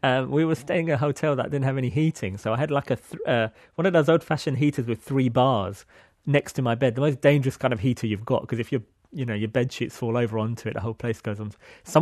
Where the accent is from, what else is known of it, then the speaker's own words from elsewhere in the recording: London, United Kingdom; I'm from Britain. I'm a Londoner, born and bred there.